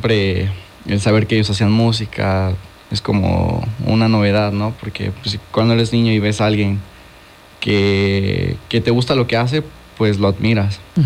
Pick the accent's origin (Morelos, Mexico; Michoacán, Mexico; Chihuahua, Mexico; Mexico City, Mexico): Morelos, Mexico; Jojutla; Pues soy originario de Jojutla, Morelos. Ahorita por la uni ando aquí en Cuerna.